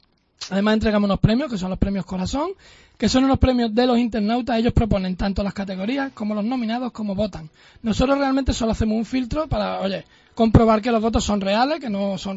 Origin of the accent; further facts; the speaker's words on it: Málaga, Andalusia, Spain; somos de Málaga